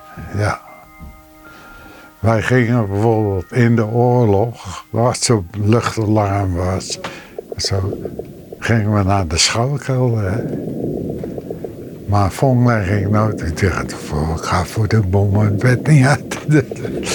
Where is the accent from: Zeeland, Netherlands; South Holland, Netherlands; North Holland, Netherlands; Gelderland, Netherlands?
South Holland, Netherlands; Rotterdam; ik woon al mijn leven lang op Katendrecht.